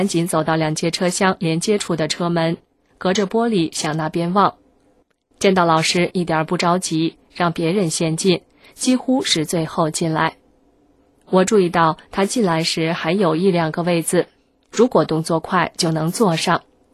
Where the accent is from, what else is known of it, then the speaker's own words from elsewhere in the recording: Beijing, China; 我小时候在北京郊区的农村住过几年